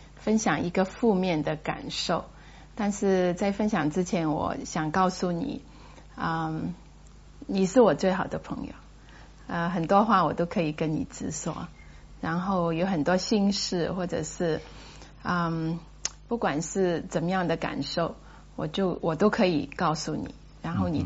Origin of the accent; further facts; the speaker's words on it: Hong Kong; 那我自己在香港长大的，所以到一个你长大的地方，你会想到有很多你以前去过的地方